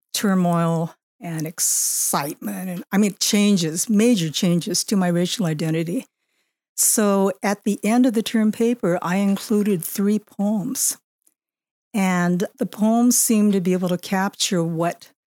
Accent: Pasadena, California, United States; born there; Right. I was born in Pasadena.

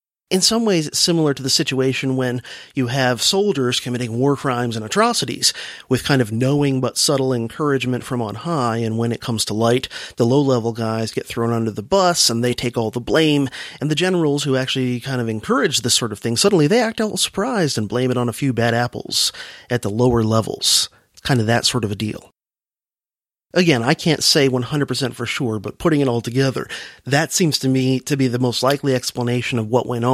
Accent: Florida, United States; And as a youngster growing up in South Florida, I can remember hearing about this in Belle Glade and other sugar towns

